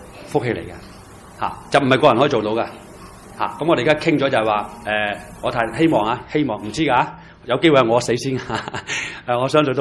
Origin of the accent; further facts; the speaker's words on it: China; 其實我中國人都係咁樣嘅